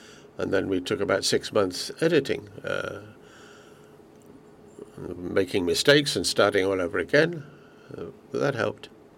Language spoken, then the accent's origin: English; Colombia; I'm also from Colombia, for obvious reasons.